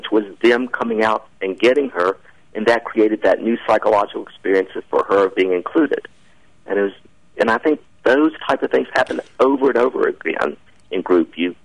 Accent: the South, United States; I'm sure you detected that I'm from the South, so I have to tell stories.

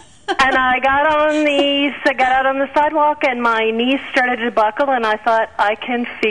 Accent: Midwest, United States; I was lucky to be a girl growing up in the Midwest in the 1950s who had a father who believed that girls were equal to boys.

